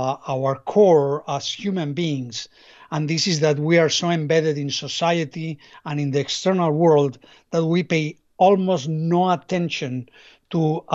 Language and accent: English; Spain; English is a second language